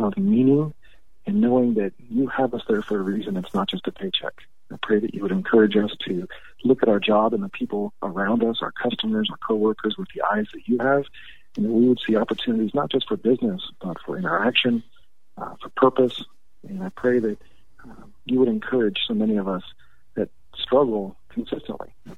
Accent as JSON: {"language": "English", "region": "California", "country": "United States", "tie": "born or raised there", "lives_now": "Texas, United States", "said": "Near San Diego."}